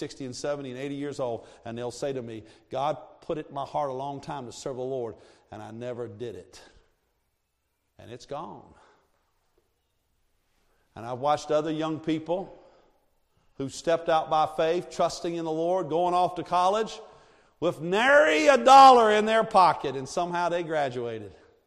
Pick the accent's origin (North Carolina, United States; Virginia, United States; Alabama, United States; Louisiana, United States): Virginia, United States; moved away as an adult; I came from Virginia. I was making $30,000, $40,000 when I left Virginia. I came here and I was making $12,000. Kansas economy.